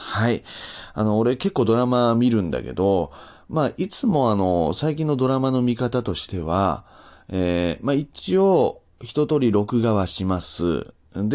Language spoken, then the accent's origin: Japanese; Nagasaki, Japan; この舞台がもう、私の地元。というかもう地元すぎ。